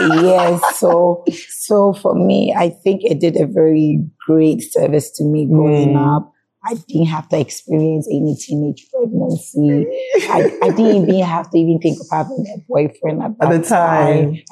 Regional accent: Germany; first language German; English is a second language; In Germany, I spoke nothing but German and Tree at home.

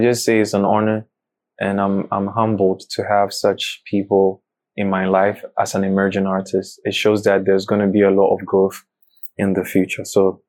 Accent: Kumasi, Ashanti, Ghana; born there; also born or lived in Accra; my mom is a northerner. My dad is from Sunyani, but I was born in Kumasi and I've lived in Accra.

